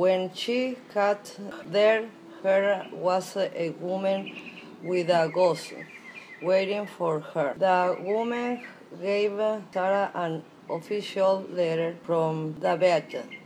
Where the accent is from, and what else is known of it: Mexico; born or raised there; English is a second language